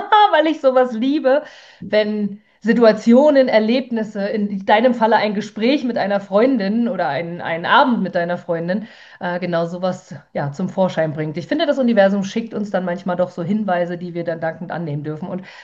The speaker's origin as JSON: {"language": "German", "region": "Berlin", "country": "Germany", "said": "weil ich aus dem Süden von Berlin komme. Von daher ist so ein bisschen auch meine Heimat in deinem Projekt verankert."}